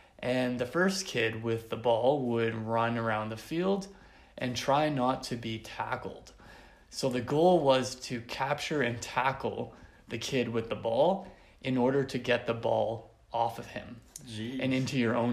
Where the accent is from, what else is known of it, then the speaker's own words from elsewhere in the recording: Canada; I think that because I am from Canada and you are from America